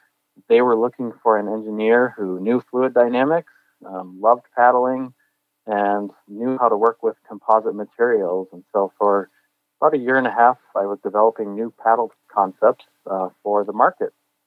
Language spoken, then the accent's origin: English; Illinois, United States; also born or lived in Minnesota; I consider myself a Minnesotan. I was born in Minnesota. We moved around a few different places, and you know, largely I grew up actually about an hour west of Chicago in northern Illinois